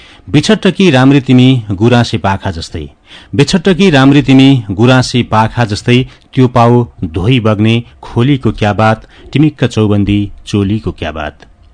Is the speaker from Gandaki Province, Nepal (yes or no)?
no; Hajariya, Madhesh Province, Nepal; म पहिला सर्लाईको हजरियामा, मेरो घर पहिला हजरिया हो, अहिले चाहिँ हरियाणामा बस्छु। हजरियामा हुँदाखेरि मगर गाउँ थियो, त्यो मगर गाउँले मलाई मगर भाषा सिक्न प्रेरित गर्यो।